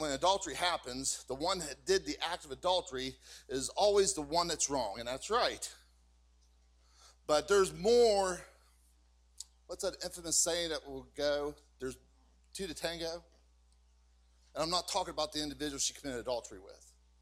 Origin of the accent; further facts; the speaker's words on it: Wick, West Virginia, United States; I grew up out in Tyler County. I grew up in a place called Wick. And it's just a little black hole in Tyler County.